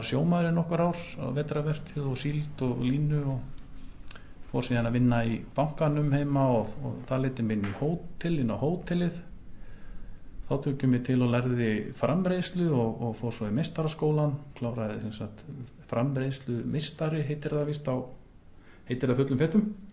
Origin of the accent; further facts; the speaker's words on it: Stykkishólmur, Western Region, Iceland; Ég ólst upp í Stykkishólmi við öll svona venjuleg sveita störf til lands og sjávar.